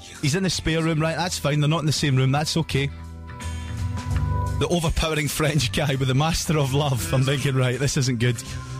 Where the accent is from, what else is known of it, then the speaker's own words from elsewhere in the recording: Scotland, United Kingdom; I'm from Scotland